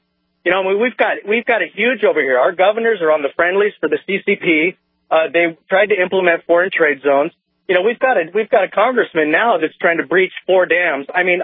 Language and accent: English; Boise, Idaho, United States; Alex, Idaho loves you, man. I'm from Boise, Idaho. I wanted to let you know we love you.